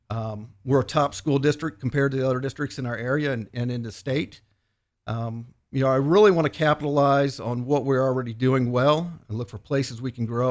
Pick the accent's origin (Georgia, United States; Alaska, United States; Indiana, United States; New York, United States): Indiana, United States; Auburn; I am from DeKalb County originally, which is northeast of Fort Wayne. Those of you that are car buffs, Auburn, Indiana, I grew up in that area.